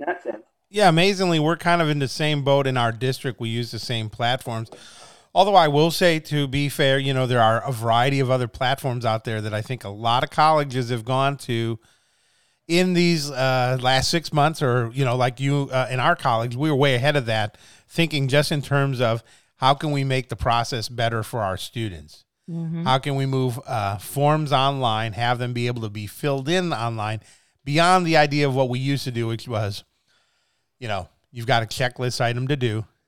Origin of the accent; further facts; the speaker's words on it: Wisconsin, United States; So for those, I'm from Wisconsin myself, everyone.